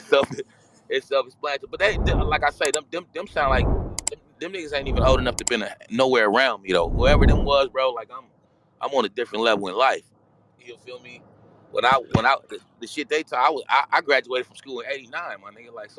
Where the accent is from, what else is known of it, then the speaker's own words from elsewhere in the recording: California, United States; I got out in Richmond. I made a lot of money in Richmond. But, yeah, I'm from the Crest, though. That has never been a mystery.